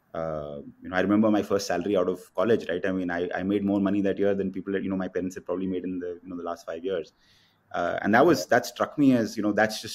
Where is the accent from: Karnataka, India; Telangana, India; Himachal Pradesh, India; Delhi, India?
Himachal Pradesh, India; Shimla; born there; I was born in Shimla. My parents are apple farmers in, you know, in upper Himachal.